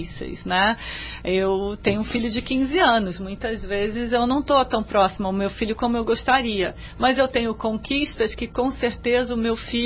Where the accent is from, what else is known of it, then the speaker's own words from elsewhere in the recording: São Paulo, Brazil; also born or lived in Santos; Não, mas eu sou totalmente criada, sou paulistana, nascida em Santos.